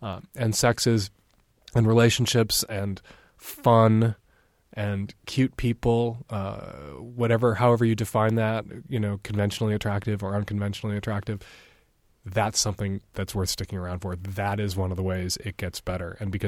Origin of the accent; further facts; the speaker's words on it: Chicago, Illinois, United States; I know when I was a kid, I grew up in Chicago in the 70s, and every once in a while I would see gay people